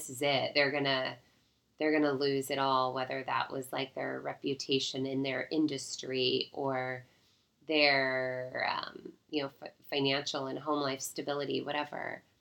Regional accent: Seattle, Washington, United States; moved away as an adult; also born or lived in Jacksonville, United States; I'm from Seattle, but I moved to Jacksonville to go to college.

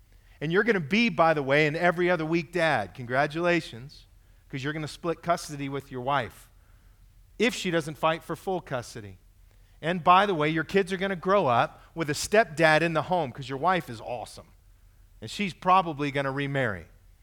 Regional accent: Fresno, California, United States; I had a heart to reach my hometown of Fresno, wanted to bring the gospel there

